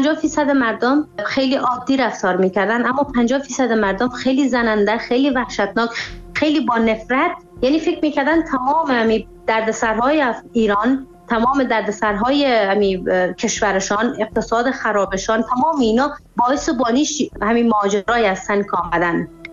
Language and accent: Persian; Afghanistan; also born or lived in Iran; من از اینکه بگویم افغانی هستم میترسیدم و معمولا جایی که میرفتم کوشش میکردم پنهان کنم که من افغانی هستم